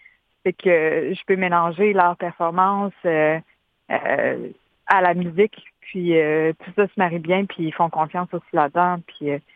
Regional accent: Quebec, Canada; le lac Saint-Jean, il vit à l'intérieur de moi. C'est là où j'ai grandi, c'est là où ma famille est encore là.

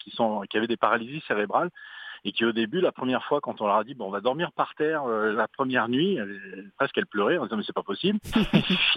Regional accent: France; accent: French; now in Canada; alors j'ai un accent français mais je suis là depuis 30 ans, hein, mais c'est la majorité, on se sent tous québécois

